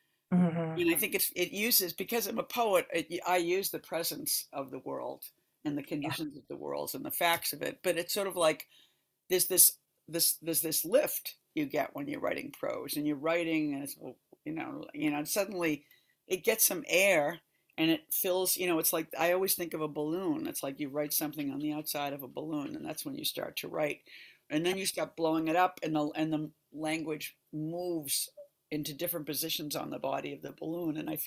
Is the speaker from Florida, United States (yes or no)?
no; Boston, Massachusetts, United States; I grew up in Boston. When I got out of college, I went to Europe and hitchhiked for 6 months.